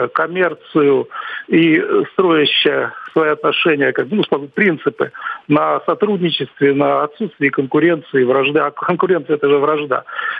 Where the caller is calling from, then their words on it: Saint Petersburg, Russia; Я из Санкт-Петербурга.